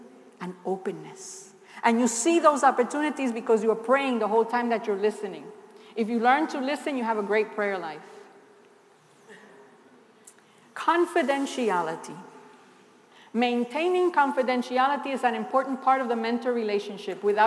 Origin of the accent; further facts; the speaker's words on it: New York, United States; I'm from New York. Nobody has more attitude than me.